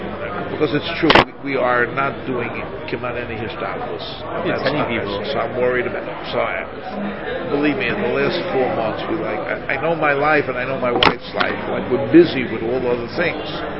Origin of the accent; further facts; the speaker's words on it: Muncie, Indiana, United States; To me, I'm from Muncie.